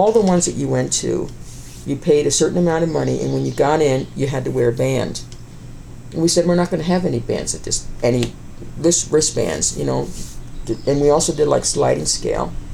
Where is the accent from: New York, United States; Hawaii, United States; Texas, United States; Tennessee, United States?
New York, United States; Albany; born there; She was born in Albany, and I was born in Albany, and blah, blah, blah.